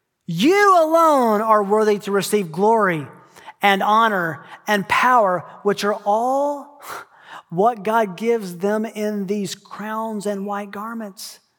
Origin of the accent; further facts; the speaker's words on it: United States; I love my country. I'm glad I'm an American.